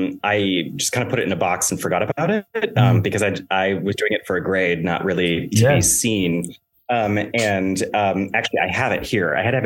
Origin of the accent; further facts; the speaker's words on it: Alaska, United States; I grew up in Alaska. I was newly 21.